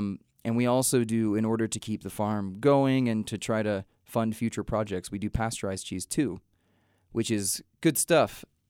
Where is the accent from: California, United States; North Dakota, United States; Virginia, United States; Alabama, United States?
Virginia, United States; We're from Virginia, so we tend to focus on the Appalachian and the Blue Ridge Mountains area.